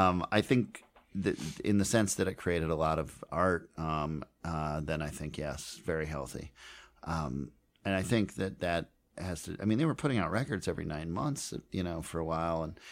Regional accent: Minneapolis, Minnesota, United States; It's funny. I grew up in Minneapolis, obviously

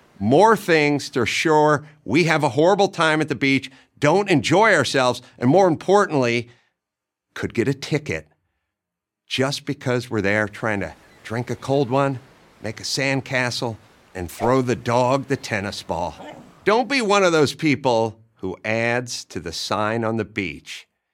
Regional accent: California, United States; I grew up in Southern California. I used to go to the beach all the time.

